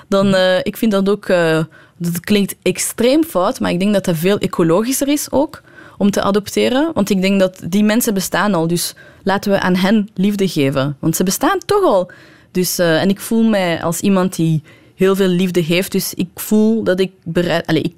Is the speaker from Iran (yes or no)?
yes; Iran; Bijvoorbeeld als Iraanse vrouw mocht je niet, is het heel taboe om je vrouwelijkheid te tonen.